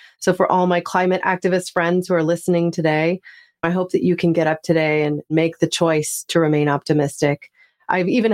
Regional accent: California, United States; we had another atmospheric river come through my hometown in Northern California.

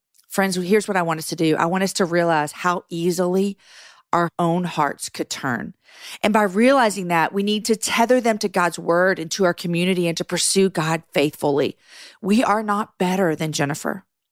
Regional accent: Missouri City, Texas, United States; I grew up in Missouri City.

